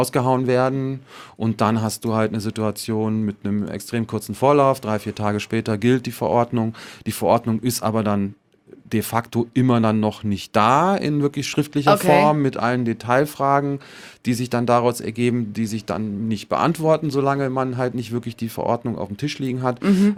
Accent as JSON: {"language": "German", "region": "North Rhine-Westphalia", "country": "Germany", "said": "ich komme ja nicht aus Franken, sondern da aus der Nähe von Köln."}